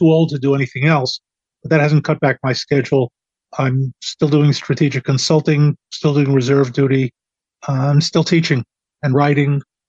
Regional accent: New York, United States; Well, I grew up in New York, went to college in Stony Brook on Long Island, graduate school at the University of Chicago.

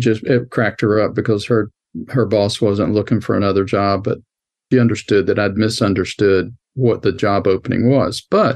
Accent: Georgia, United States; I was going to school in Atlanta. My hometown was in a small town 250 miles to the south, so rather than go to be inducted there, the day before, I went to the induction center in Atlanta and joined.

